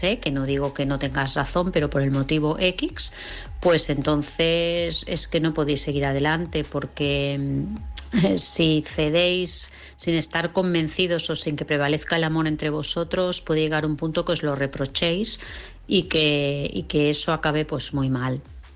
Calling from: Vilassar de Mar, Catalonia, Spain; de Vilassar de Mar.

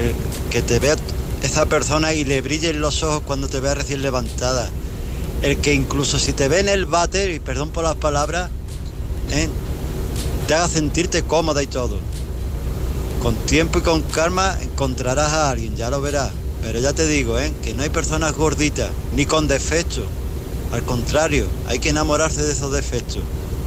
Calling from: Antequera, Andalusia, Spain; de Antequera

